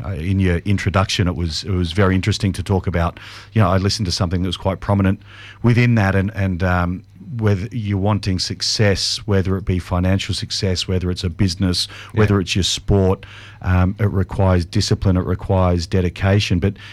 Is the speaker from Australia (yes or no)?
yes; Adelaide, South Australia, Australia; also born or lived in Essex, England; So I was born in Essex, but we came out here when I was quite young. I was just a baby at 18 months with my mum and dad and my brother Chris and moved to Adelaide.